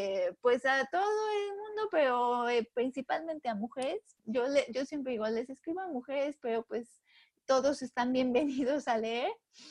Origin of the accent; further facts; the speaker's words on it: Puebla, Mexico; soy mexicana, soy de Puebla, he vivido toda mi vida acá.